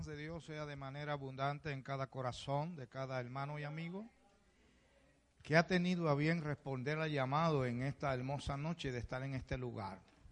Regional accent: Puerto Rico; Vengo de la isla de Puerto Rico, lo que se le llama la isla del encanto

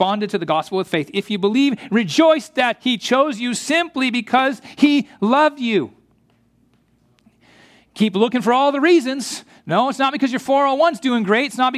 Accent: United States; Because Lord, I'm prone to think in individualistic terms because I'm an American.

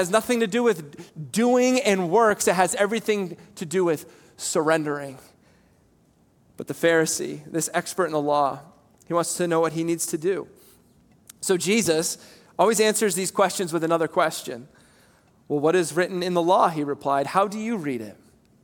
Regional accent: Gorham, United States; I said, well, I am from Gorham.

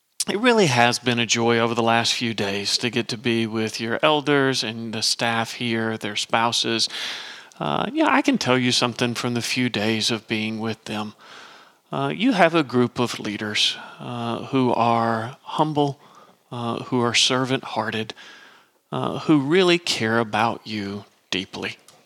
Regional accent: Kentucky, United States; again, I'm from Kentucky, you just wind up being a little bumfuzzled.

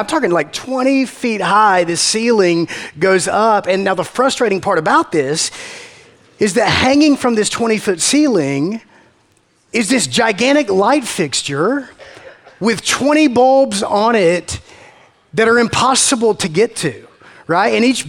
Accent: Macon, Georgia, United States; I'm from Macon, we say foyer.

